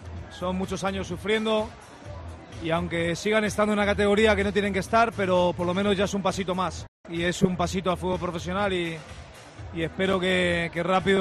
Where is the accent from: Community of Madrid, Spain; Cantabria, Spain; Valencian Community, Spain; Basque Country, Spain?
Community of Madrid, Spain; Madrid; yo soy un madrileño alicantino casi ya.